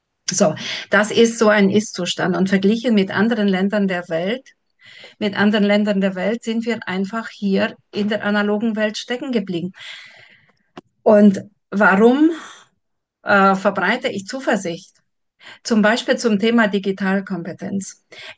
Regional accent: Transylvania, Romania; now in Germany; Ich komme ja aus Siebenbürgen. Ich habe in den 70er Jahren ein Informatikgymnasium besucht.

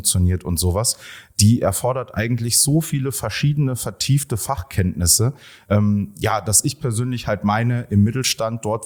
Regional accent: Rhineland, Germany; Ich komme aus dem Rheinland

